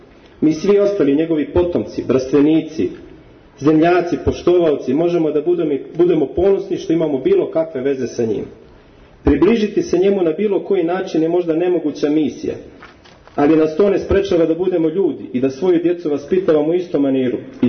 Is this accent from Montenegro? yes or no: yes; Bay of Kotor, Montenegro; also born or lived in Bor, Serbia; rođen u Boru u Srbiji, cijeli život živim u Boki Kotorskoj, porijeklom iz Like.